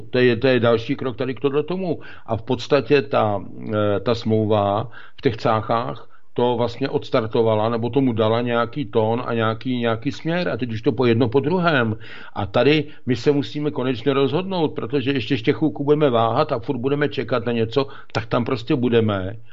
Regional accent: Russia; Czech is a second language; A my máme, jako Rusové, máme na to jiný pohled

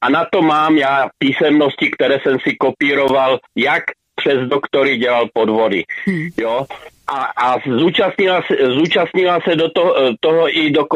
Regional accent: Moravian-Silesian Region, Czechia; já pocházím tamhle z Hlučínska

